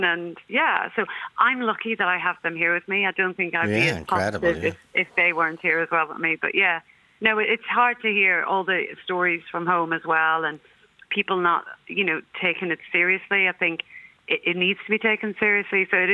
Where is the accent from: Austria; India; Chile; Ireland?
Ireland; Connacht; I'm from County Mayo. I've still got lots of family back there.